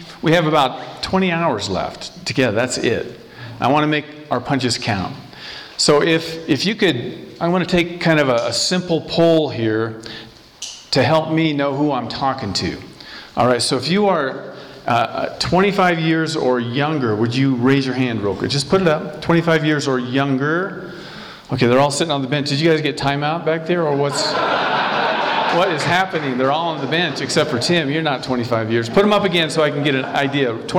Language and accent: English; Iowa, United States; also born or lived in Colorado; I grew up in Iowa. I got saved in 1981.